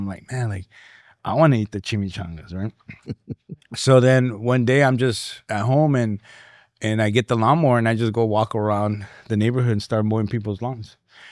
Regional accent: Rialto, California, United States; So I, I'm first generation Mexican. My parents came from Jalisco. Okay. I grew up in the city of Rialto.

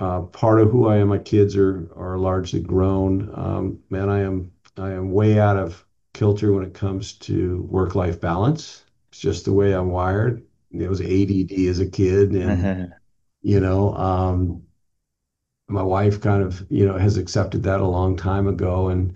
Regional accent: Altadena, California, United States; I grew up in Southern California, I was raised in Altadena.

